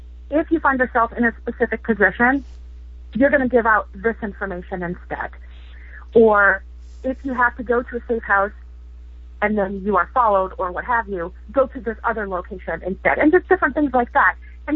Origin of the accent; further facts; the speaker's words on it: Wisconsin, United States; I'm from Wisconsin. I can talk fast.